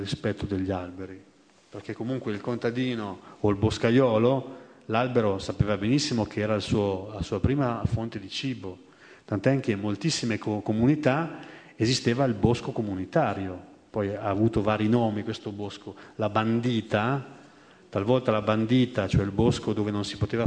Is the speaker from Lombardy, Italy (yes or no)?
yes; Lombardy, Italy; io sono originario della Bergamasca